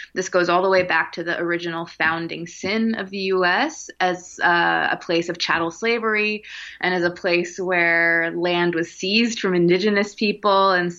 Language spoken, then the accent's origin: English; Portland, Oregon, United States; also born or lived in New York City, United States / California, United States; So I was born in New York City. And at a very young age, my parents moved our family to Portland, Oregon. And that's where I grew up my whole life before going to the East Coast for undergraduate.